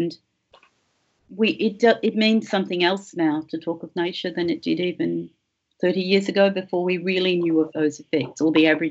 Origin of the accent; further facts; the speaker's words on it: Melbourne, Victoria, Australia; moved away as an adult; also born or lived in England; now in Canberra, Australia; Melbourne, which is where I grew up. I was born in England but moved to Melbourne when I was a baby.